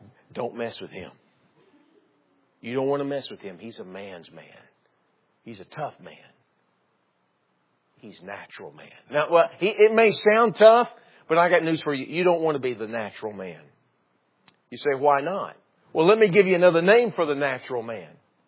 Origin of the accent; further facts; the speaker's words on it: Texas, United States; I'm a Texan, and so I grew up watching the old Westerns